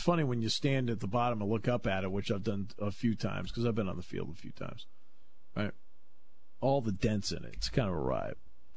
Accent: New England, United States; No, you've got to, you know, see, I grew up in New England. You've got to think the way New Englanders do.

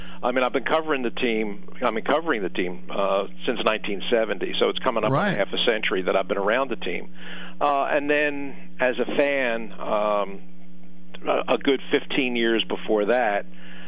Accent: Philadelphia, Pennsylvania, United States; born there; I mean, I was born in Philadelphia.

